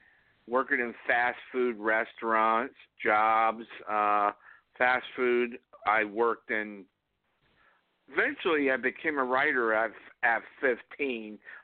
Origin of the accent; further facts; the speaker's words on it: Florida, United States; because I used to live in South Florida when I grew up in South Florida